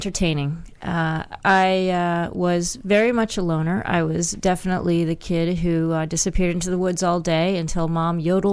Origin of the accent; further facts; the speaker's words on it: Hastings-on-Hudson, New York, United States; I was a young lass traipsing the hills and streams in my hometown of Hastings on Hudson, New York, on the Hudson River.